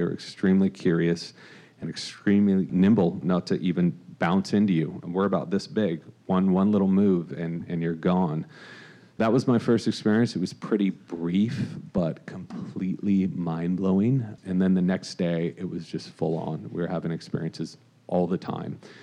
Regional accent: California, United States; and I grew up in Orange County.

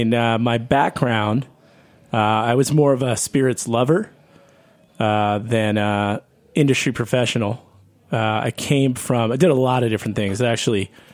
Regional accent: Freehold, New Jersey, United States; No, I'm actually from a town called Freehold, which is closer in, and we spent all the summers down in Wildwood, New Jersey.

